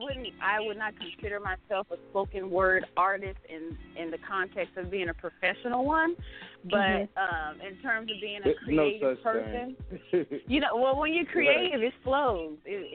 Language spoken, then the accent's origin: English; San Diego, California, United States; I'm from the West Coast, from San Diego, California, born and raised.